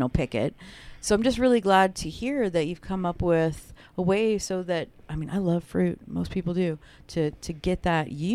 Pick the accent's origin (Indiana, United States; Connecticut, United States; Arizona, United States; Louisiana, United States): Arizona, United States; I remember being a little girl growing up in Arizona, and my grandfather had grapefruit trees